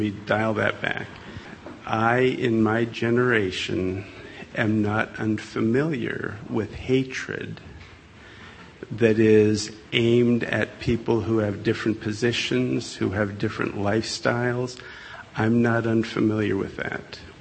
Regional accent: Pella, Iowa, United States; When I was a kid, growing up in Pella, Iowa, the son of the preacher

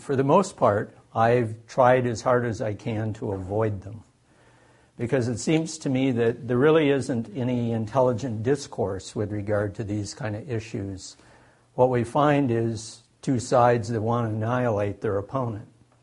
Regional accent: Midwest, United States; moved away as an adult; now in Oregon, United States; I grew up in the Midwest and actually came out to Oregon in the late 70s to pursue a PhD in stream ecology.

